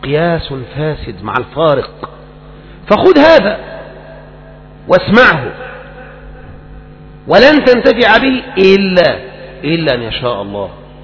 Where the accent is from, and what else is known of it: Egypt